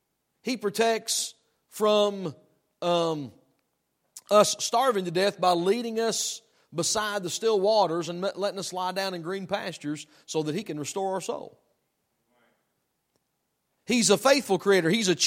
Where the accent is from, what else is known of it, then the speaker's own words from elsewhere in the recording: United States; I'm an American. I'm a gun owner.